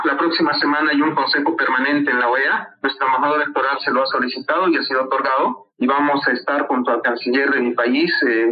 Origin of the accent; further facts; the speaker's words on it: Bolivia; autor mediato de los hechos que han ocurrido en mi país y que ha marcado la muerte de muchos bolivianos.